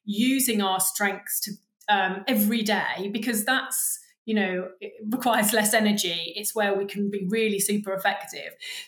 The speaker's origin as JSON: {"language": "English", "region": "London", "country": "United Kingdom", "tie": "born or raised there", "said": "But I come from South London, so I don't have a family background in agriculture. I grew up right in the middle of the city"}